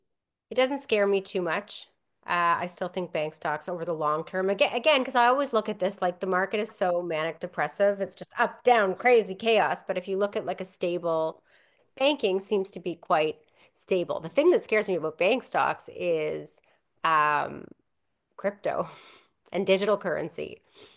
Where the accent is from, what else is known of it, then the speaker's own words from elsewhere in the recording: Winnipeg, Manitoba, Canada; Winnipeg, we had full serve. Like when I grew up